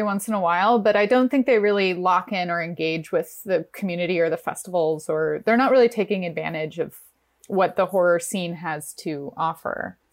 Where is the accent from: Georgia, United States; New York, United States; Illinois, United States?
New York, United States; I'm from New York. I grew up in New York, and It's just such a different, you can go outside of your house and meet people